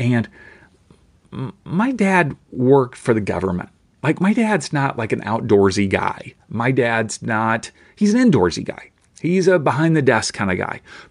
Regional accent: Kentucky, United States; I grew up in Kentucky, if you don't know this, and I lived in several homes in Kentucky

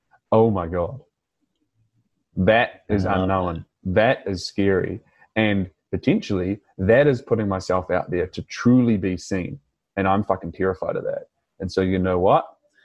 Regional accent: New Zealand; accent: New Zealand; of course, said with my New Zealand accent.

